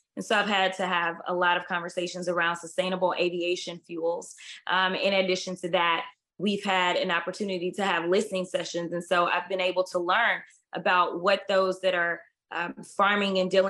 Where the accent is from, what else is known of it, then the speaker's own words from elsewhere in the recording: St. Louis, Missouri, United States; now in Texas, United States; I grew up in St. Louis, Missouri, and it was not on a farm.